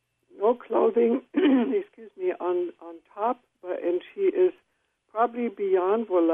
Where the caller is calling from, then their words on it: Lawton, Oklahoma, United States; I'm calling from Lawton, Oklahoma.